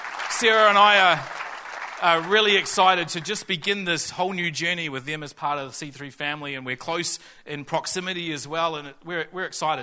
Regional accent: Tauriko, Bay of Plenty, New Zealand; But I grew up in the Bay of Plenty out at Tauriko when it was still country out there and not industrial area up Elk Road.

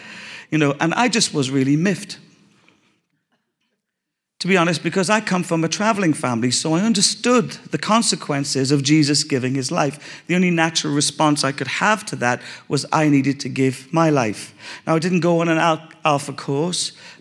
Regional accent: Ireland; born there; I did it for the winning side, Ireland. I was born in Ireland.

